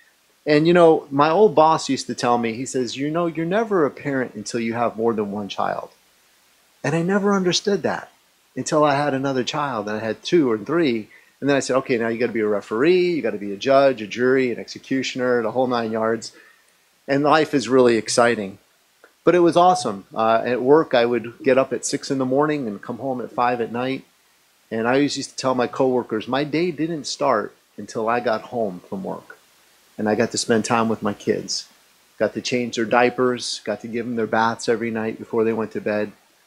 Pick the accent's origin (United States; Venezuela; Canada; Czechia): United States; Passaic, New Jersey; born there; I was born in Passaic, New Jersey in 1968. And my parents lived in an apartment right above my grandparents